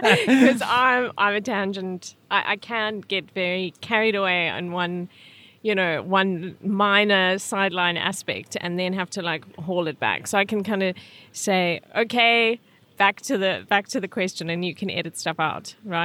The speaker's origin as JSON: {"language": "English", "country": "South Africa", "tie": "born or raised there", "moved": "yes", "said": "Immigrants to South Africa, and I grew up in South Africa. And I left in 2005 to work on yachts."}